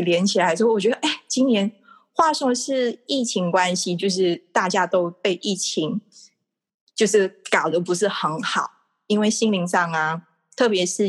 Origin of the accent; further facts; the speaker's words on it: Malaysia; now in Taiwan; 其实你也知道我是马来西亚人，对不对？我当年就是2012年6月来台湾